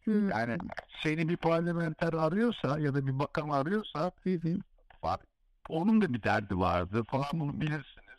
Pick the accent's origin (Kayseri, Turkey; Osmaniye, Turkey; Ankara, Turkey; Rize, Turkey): Ankara, Turkey; Yani ben bütün küçüklüğüm Ankara'da ya yani ben doğma büyüme Ankaralıyım ama gazeteci babamın oğlu olarak da doğma büyüme Ankaralıyım.